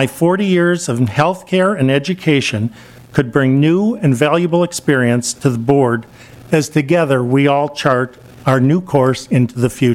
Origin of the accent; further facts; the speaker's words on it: Minnesota, United States; I was born and raised in Minnesota. I have deep roots to the university